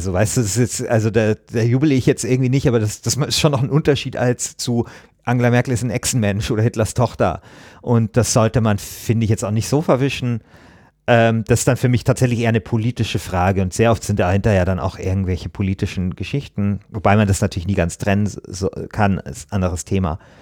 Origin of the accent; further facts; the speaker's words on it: Bavaria, Germany; Ich komme ja aus Bayern.